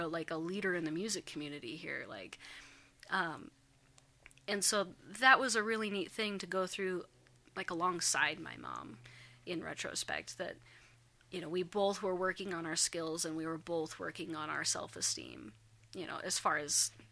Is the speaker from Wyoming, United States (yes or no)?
yes; Wyoming, United States; But I grew up in Wyoming in a very small town.